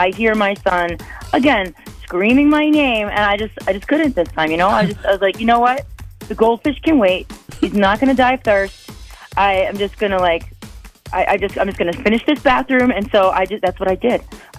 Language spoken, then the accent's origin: English; Madison, Wisconsin, United States; I'm from Madison.